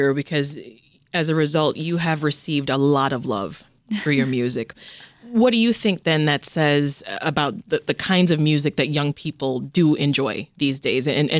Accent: Toronto, Ontario, Canada; You're going to my hometown, which is Toronto.

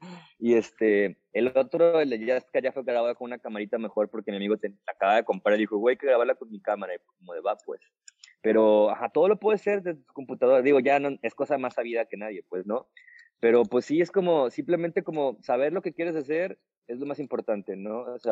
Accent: Mexico; yo soy mexicano, yo crecí en México, pues, digo, a pesar de que tenga doble nacionalidad, yo crecí en México

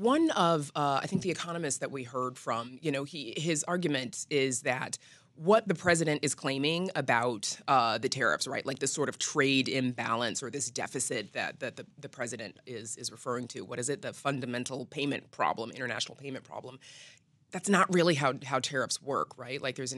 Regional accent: Mississippi, United States; now in Chicago, United States; I'm not a Chicagoan. I grew up in Mississippi, but I've always known of Jesse Jackson.

